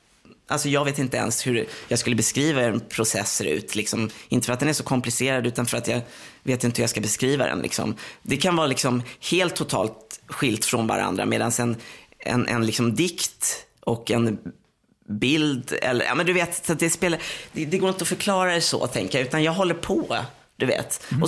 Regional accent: Tyresö, Stockholm County, Sweden; born or raised there

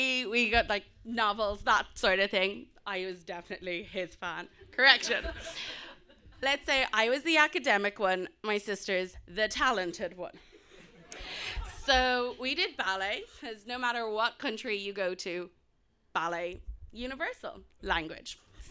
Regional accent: South Africa; also born or lived in Indonesia / Kenya; So we grew up travelling around the world. We're born in Indonesia, lived in Kenya and in South Africa. And our parents are white, we're not. And we grew up in South Africa after apartheid.

